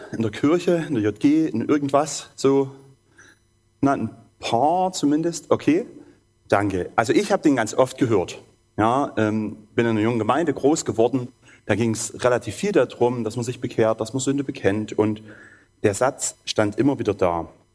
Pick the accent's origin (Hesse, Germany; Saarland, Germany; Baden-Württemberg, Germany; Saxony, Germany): Saxony, Germany; accent: Erzgebirgisch; now in Bautzen, Germany; Ich komme aus Bautzen, also ursprünglich aus dem Erzgebirge. Falls ich immer mal so ins Erzgebirgische rutsche, vergebt mir.